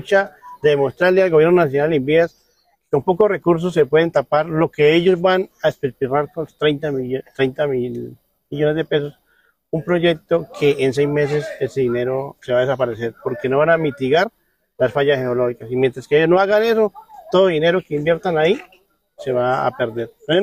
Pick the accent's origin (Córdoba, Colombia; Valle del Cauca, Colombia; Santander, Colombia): Santander, Colombia; como comunidad y como santandereanos